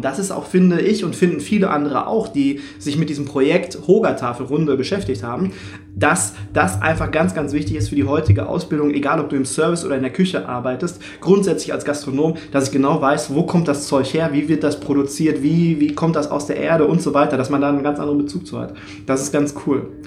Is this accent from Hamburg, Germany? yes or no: no; Cologne, North Rhine-Westphalia, Germany; hey, wir kommen beide aus Köln.